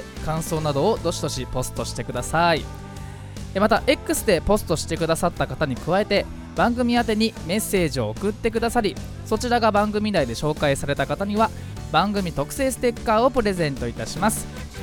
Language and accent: Japanese; Fujisawa, Kanagawa, Japan; 藤沢出身の俳優タレントとして活動する